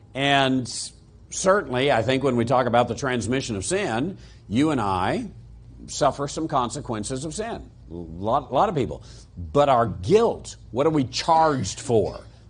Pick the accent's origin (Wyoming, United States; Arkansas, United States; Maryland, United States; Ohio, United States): Wyoming, United States; Casper; born there; I say that I was born in Casper, Wyoming.